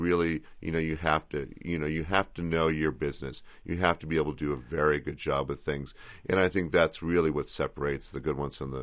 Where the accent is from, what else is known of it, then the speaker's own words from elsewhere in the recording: Berkeley, California, United States; I grew up in Berkeley, California, and, you know, I ate at Japanese restaurants, Chinese restaurants.